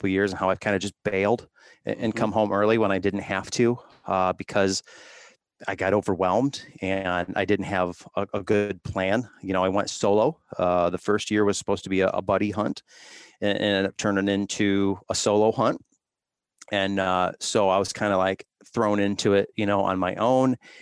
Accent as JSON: {"language": "English", "region": "Ohio", "country": "United States", "said": "because I didn't want it to be solely a show about elk hunting because, I'm from Ohio."}